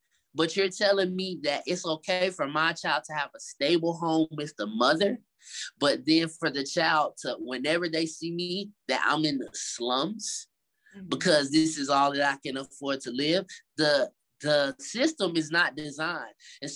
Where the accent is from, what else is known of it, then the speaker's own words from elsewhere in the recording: Atlanta, Georgia, United States; now in Las Vegas, United States; I am from Atlanta. I'm from the Black Mecca of the United States.